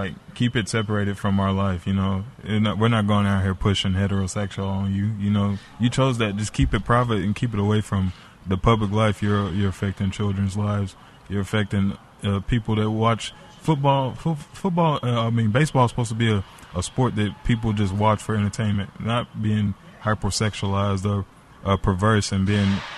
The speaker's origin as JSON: {"language": "English", "town": "Fort Worth", "region": "Texas", "country": "United States", "tie": "born there", "said": "No, I was born in Fort Worth."}